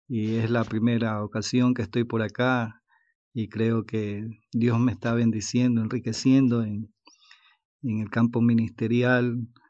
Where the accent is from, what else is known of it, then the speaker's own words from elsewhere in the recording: Guayaquil, Guayas, Ecuador; soy de Guayaquil, el puerto principal del Ecuador, y allá pues es una región muy caliente, el clima es cálido tropical.